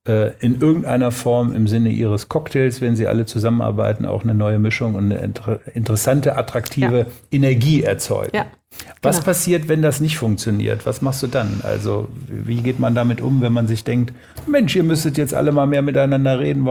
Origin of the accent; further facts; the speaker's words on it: Hanover, Lower Saxony, Germany; wir als Hannoveraner